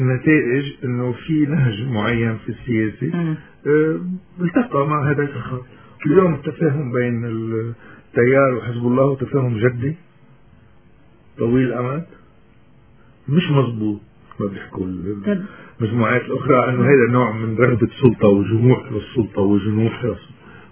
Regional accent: Lebanon; كمواطن لبناني بعيش بالقرن 21

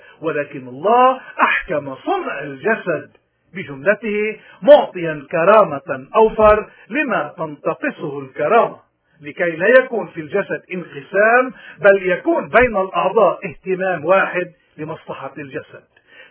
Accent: Lebanon; خصوصا كلبنانيين كنا بلبنان أو ببلاد الاغتراب

